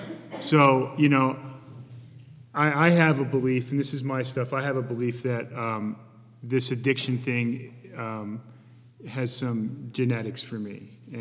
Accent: Reading, Pennsylvania, United States; born there; I was born in Pennsylvania. I was born in a little, born in a place called Reading

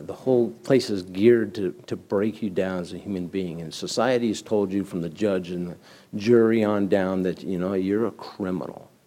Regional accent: Laguna Beach, California, United States; because I come from Laguna Beach, man.

